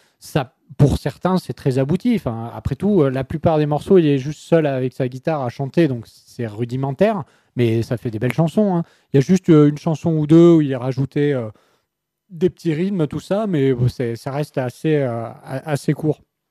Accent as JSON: {"language": "French", "town": "Portland", "region": "Oregon", "country": "United States", "said": "quand on sort un album qu'on est de Portland, bah, on diffuse sur la côte ouest"}